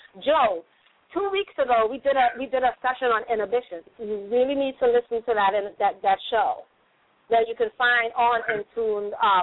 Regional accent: Trinidad & Tobago; I'm actually originally from Trinidad and Tobago.

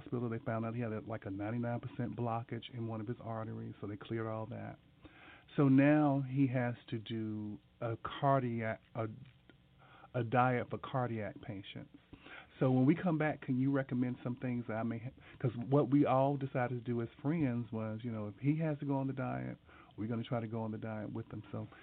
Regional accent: Mississippi, United States; because that was something that was not common growing up, because I grew up in Mississippi. So we never saw beets.

